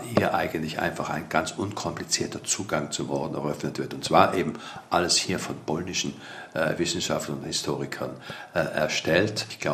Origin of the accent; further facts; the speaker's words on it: Trentino-Alto Adige, Italy; Südtirol, ich stamme ja aus der Gegend, hatten wir diesbezüglich keinerlei Probleme.